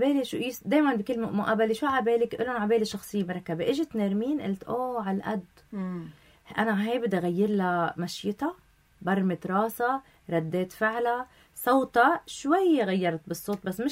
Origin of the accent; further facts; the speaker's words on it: Lebanon; الكل بيعرفني أنا قدي حدا متعصب للبنان بحب بلدي من كل قلبي